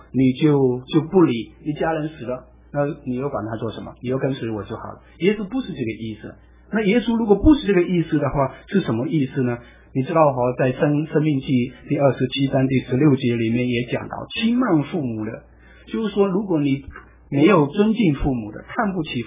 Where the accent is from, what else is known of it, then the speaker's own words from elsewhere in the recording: Malaysia; 在公元差不多1915年到1925年之间，我们福州人从中国大陆去到南洋，去到我们那个地方马来西亚